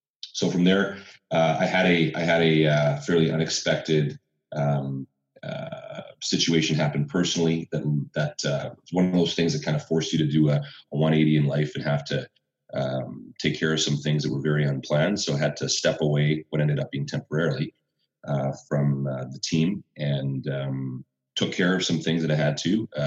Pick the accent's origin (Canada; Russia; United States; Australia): Canada; But when I think, born and raised in Canada